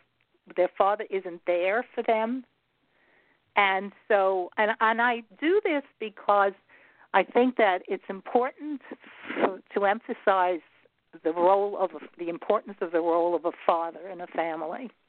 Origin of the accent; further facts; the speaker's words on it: New York City, New York, United States; And I grew up in Brooklyn and the Bronx, so a lot of these poems have to do with that area, with the New York area.